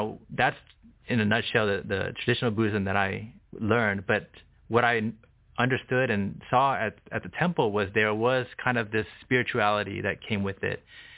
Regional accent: United States; 95% of the population is Buddhist. Mm. So naturally I grew up that way here, being in America

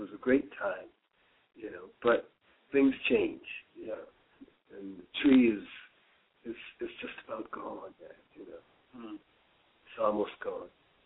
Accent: Wilmington, North Carolina, United States; I was born and raised right over there on the north side of town in Taylor Homes Projects.

